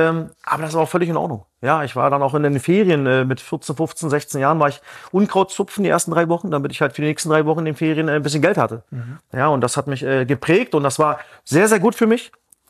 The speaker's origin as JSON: {"language": "German", "town": "Merzdorf", "region": "Brandenburg", "country": "Germany", "tie": "born or raised there", "also_born_or_lived": "Cottbus", "said": "Ich bin auf dem Dorf groß geworden, also in Cottbus geboren, aber habe die Kindheit fast bei meinen Oma und Opa verbracht auf dem Dorf, Merzdorf, Rot-Weiß-Merzdorf."}